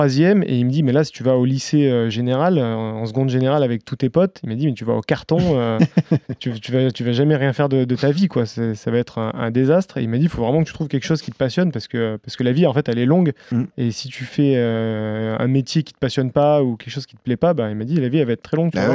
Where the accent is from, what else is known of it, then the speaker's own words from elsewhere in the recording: Auvergne-Rhône-Alpes, France; Bah, quand j'étais jeune, bah, en Ardèche, déjà, c'est une région qui est un petit peu particulière.